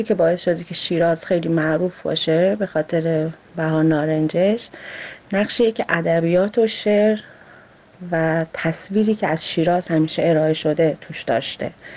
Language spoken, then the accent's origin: Persian; northern Iran, Iran; من اصلیتم شمالیه.